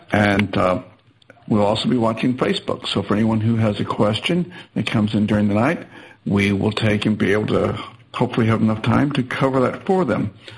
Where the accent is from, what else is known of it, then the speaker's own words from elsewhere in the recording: Arkansas, United States; now in Florida, United States; So I know in my home state of Arkansas, that's a 10% price difference right there. And where I live here in Florida, that's a 7%